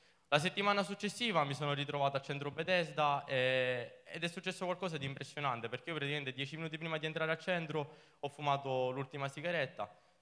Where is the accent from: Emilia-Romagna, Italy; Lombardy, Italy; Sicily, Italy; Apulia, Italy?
Sicily, Italy; Catania; io vengo da Catania, ho 22 anni, all'età di 14 anni, vengo da una famiglia cristiana.